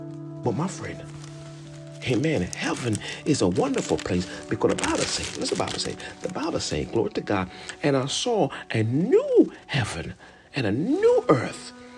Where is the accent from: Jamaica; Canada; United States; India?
Jamaica; moved away; the pastor would say that y'all foreigners come here to take all the job, knowing that I was from Jamaica.